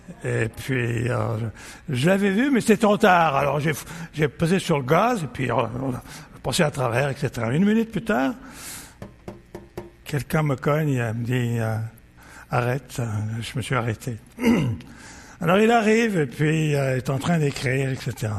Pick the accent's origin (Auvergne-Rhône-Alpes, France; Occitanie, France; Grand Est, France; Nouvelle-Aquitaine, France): Auvergne-Rhône-Alpes, France; Lyon; moved away as an adult; Et moi, je suis né à Lyon. Et alors, quand j'ai quitté Lyon, ma ville natale, pour aller aux États-Unis